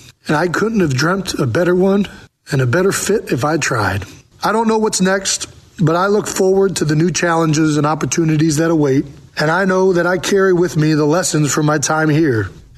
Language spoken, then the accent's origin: English; Cleveland, Ohio, United States; Growing up in Cleveland, I watched all of my favorite athletes leave the city. A whole team left the city.